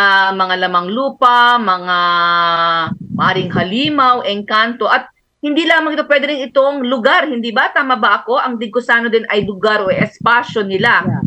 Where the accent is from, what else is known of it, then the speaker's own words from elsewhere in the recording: Ilocos Region, Philippines; ng UP Aliguyon Folklorists Incorporated, Tubong Pangasinan.